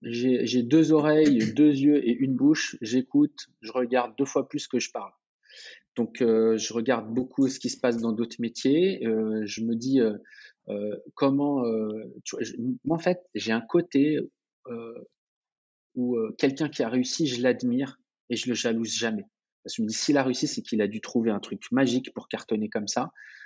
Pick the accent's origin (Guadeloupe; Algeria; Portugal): Portugal; déjà, je suis portugais, donc forcément, je suis peut-être moins, je suis peut-être un peu partial sur mon jugement